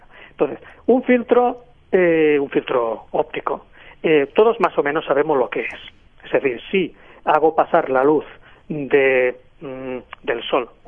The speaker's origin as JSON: {"language": "Spanish", "town": "Barcelona", "region": "Catalonia", "country": "Spain", "said": "No, no, yo soy de Barcelona."}